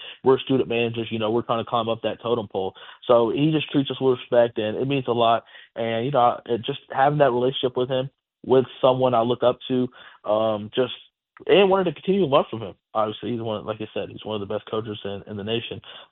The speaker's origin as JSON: {"language": "English", "town": "Lake Charles", "region": "Louisiana", "country": "United States", "tie": "born or raised there", "said": "I'm from Lake Charles, Louisiana. So McNeese is the hometown school. I lived, grew up 5 minutes away from the campus. So that's where home is."}